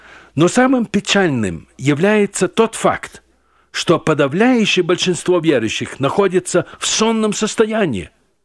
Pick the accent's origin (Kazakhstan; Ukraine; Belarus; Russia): Russia; Ussuriysk, Primorsky Krai; где родился я, то есть с Дальнего Востока. Недалеко от моего родного города Уссурийска